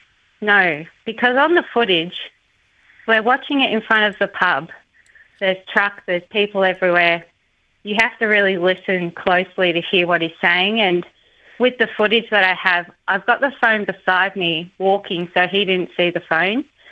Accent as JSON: {"language": "English", "country": "Australia", "said": "And as an Australian woman, I'm really sick of these close calls where the police don't really take us seriously."}